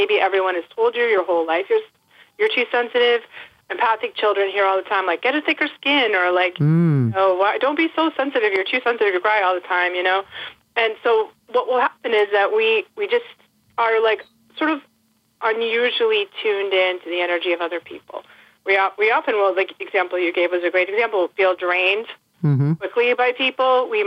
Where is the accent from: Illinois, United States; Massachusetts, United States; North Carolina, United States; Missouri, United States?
Massachusetts, United States; Boston; Now, in the 60s and 70s, I grew up outside Boston, you know, here in Massachusetts.